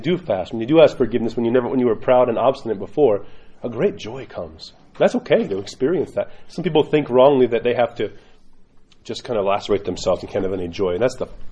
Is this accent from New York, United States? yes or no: yes; New York, United States; forgive my language, I'm a New Yorker, so I'm sorry.